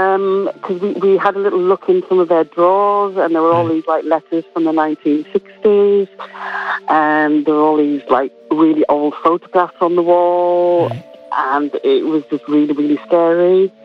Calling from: Cambridge, East of England, United Kingdom; I'm phoning from Cambridge.

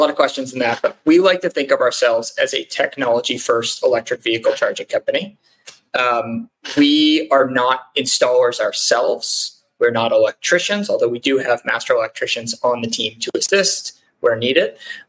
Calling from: Dallas, Texas, United States; I'm calling in from Dallas, Texas.

